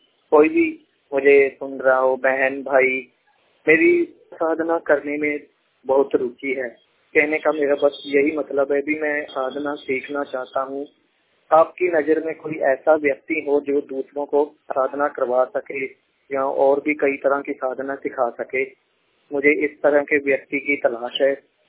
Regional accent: Ajnala, Punjab, India; मैं अपने गांव का रहने वाला हूं, वडाला भिट्टेवड राम तीर्थ, जिला अमृतसर, तहसील अजनाला।

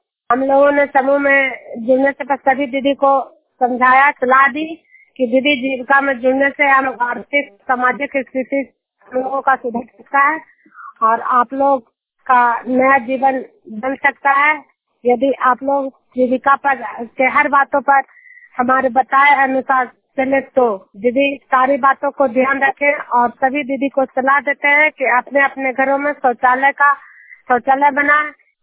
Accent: Juniyar, Bihar, India; मैं नालंदा जिला के जुनियार गांव की निवासी हूँ

